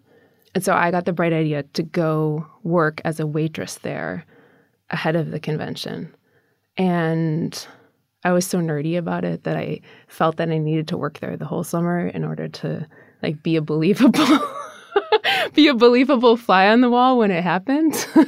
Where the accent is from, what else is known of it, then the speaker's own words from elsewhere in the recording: Minnesota, United States; In Minnesota.